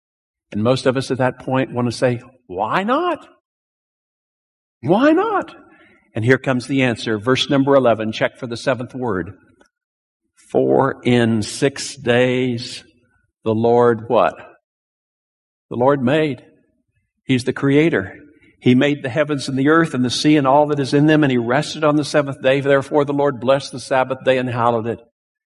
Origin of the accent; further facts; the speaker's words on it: Texas, United States; Not where I come from. I'm from Texas. You don't do that in Texas.